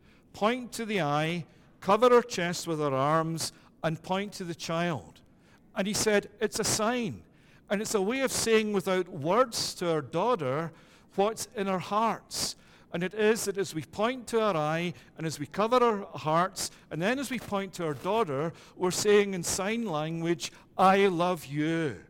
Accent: Scotland, United Kingdom; born there; I'm from Europe. By birth, I'm Scottish, but also a European. And it is that I've learned over 20 years that in my mindset, I'm not North American, I'm European.

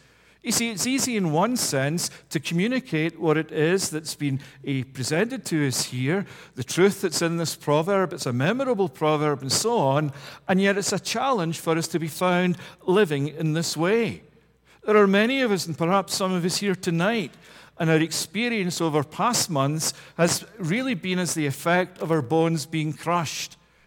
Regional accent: Scotland, United Kingdom; As a Scotsman, that's music to my own heart

